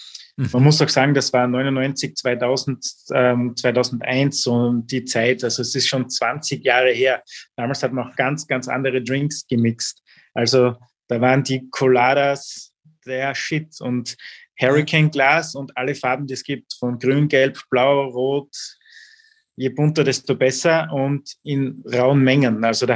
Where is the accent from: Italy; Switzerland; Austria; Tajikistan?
Austria; Styria; Und das hat mir dann als Steirer schon richtig gut gefallen.